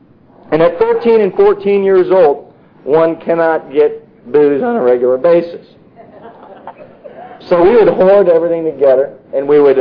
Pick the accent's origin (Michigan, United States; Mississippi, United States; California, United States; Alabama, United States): Michigan, United States; born there; I was born in Michigan in 1969.